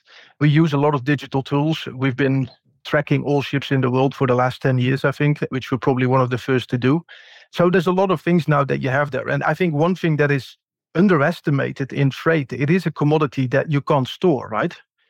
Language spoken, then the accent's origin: English; Zeeland, Netherlands; English is a second language; I'm from Zeeland, so I'm a little bit down to earth in those kind of things, right?